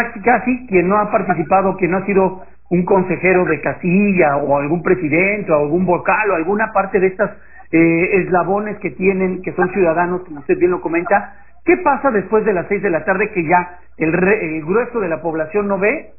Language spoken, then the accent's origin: Spanish; Mexico; Y el lunes 7 vamos a amanecer todos siendo mexicanos, bajo el mismo cielo, bajo el mismo aire, con los mismos problemas